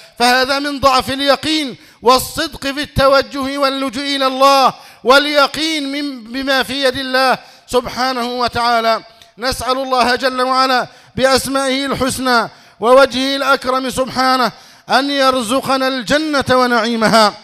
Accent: Egypt; اللهم احفظ بلدنا مصر واجعلها أمنا أمانا، سخاء رخاء.

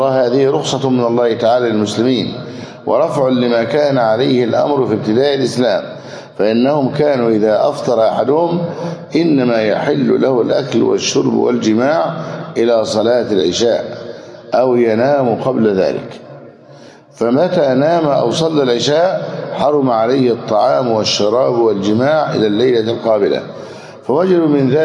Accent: Egypt; يعني حفنتين من الرز اللي هو غالب قوت أهل بلدنا مصر.

